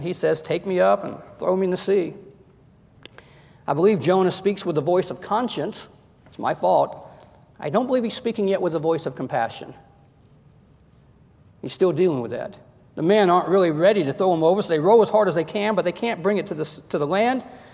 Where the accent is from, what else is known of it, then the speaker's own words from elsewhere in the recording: Georgia, United States; And he had a come to what we called growing up in Georgia, we called it a come to Jesus meeting.